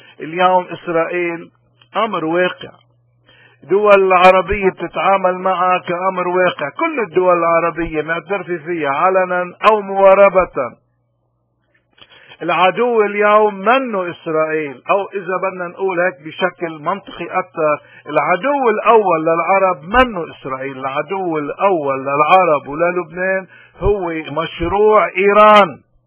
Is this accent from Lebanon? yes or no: yes; Lebanon; منا أبدا نحن كلبنانيين رايحين إلا إلى الدمار